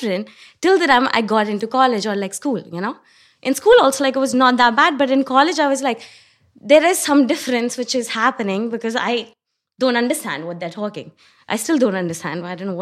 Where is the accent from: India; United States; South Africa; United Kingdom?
India; Delhi; moved away; I'm from India. Born and raised in Delhi, but like traveled all across, like in India basically. And then I moved here 5 years back.